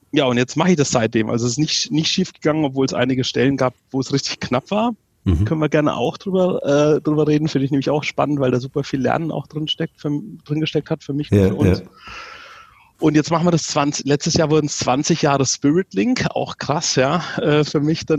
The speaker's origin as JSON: {"language": "German", "town": "Erlangen", "region": "Bavaria", "country": "Germany", "said": "sitzen hier im beschaulichen Erlangen. Ich komme auch hier aus der Gegend. Habe es also nicht weggeschafft."}